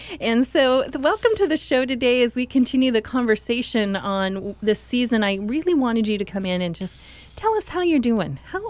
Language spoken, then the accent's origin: English; Salem, Oregon, United States; also born or lived in Arkansas; I'm Oregon. I was raised here in Oregon. Salem is home. But I've been away for over 30 years and now back.